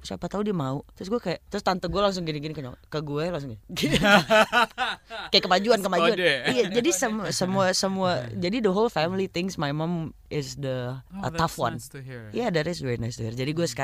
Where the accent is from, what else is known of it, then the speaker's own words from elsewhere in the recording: West Java, Indonesia; gue orang Sunda